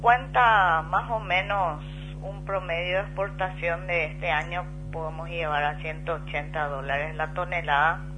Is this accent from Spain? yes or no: no; Paraguay; yo creo, como paraguaya, que tenemos que elevar un poco nuestra autoestima.